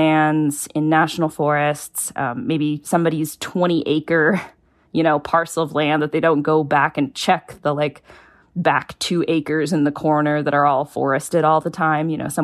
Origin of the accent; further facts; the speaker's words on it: Washington, United States; I'm from Washington State. We have areas where you drive down the road and there's just apple farm after apple farm.